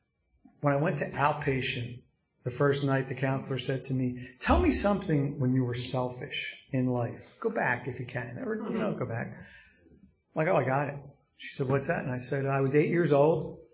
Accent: Philadelphia, Pennsylvania, United States; I grew up in Northeast Philadelphia, so in Northeast Philadelphia, you typically would start drinking between the age of 12 and 13.

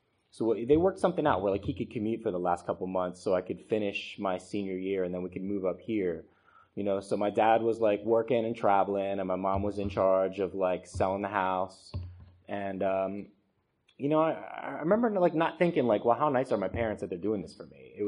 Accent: Florida, United States; Like I said, I grew up in Florida, so my first drunk was, like, kind of by the Intercoastal Waterway in Fort Lauderdale.

